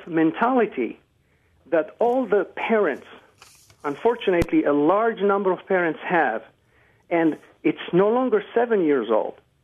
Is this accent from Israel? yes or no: yes; Israel; now in United States; And I'm originally from Israel. I grew up in Israel and come from a small country that had some decent athletes